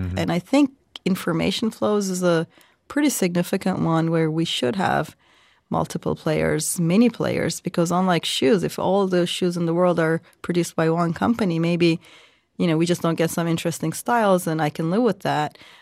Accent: Turkey; I grew up in Turkey, right? So in the 90s.

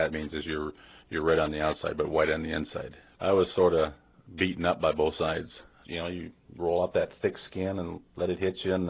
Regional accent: Montana, United States; Well, now I say I'm Crow. I'm Crow from Montana. You know, I'm from the Whistling Water Clan. You know, so I can tell these things, who I am and where I'm from.

